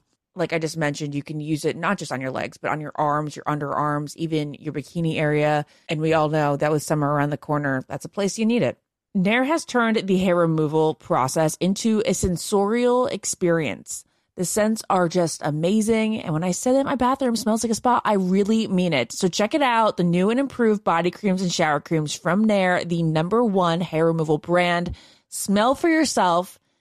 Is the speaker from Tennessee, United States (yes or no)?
no; Virginia, United States; Hello, I'm from Nova, Northern Virginia.